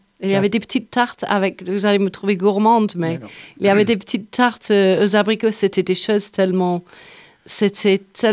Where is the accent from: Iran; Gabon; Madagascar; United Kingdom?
United Kingdom; Yorkshire and the Humber; moved away as an adult; now in Montpellier, France; j'ai passé plus de ma vie ici qu'en Angleterre maintenant. Parce que ça fait plus de 30 ans que je vis là et que je suis partie de Yorkshire à 18 ans.